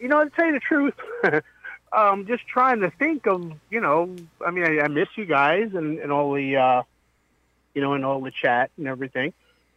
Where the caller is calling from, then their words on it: Riverhead, New York, United States; I'm calling from Riverhead.